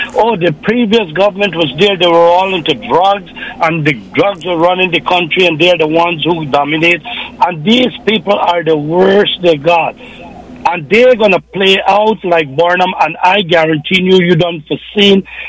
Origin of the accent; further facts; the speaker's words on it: Blairmont, East Berbice-Corentyne, Guyana; I come from Blairmont, Barbados.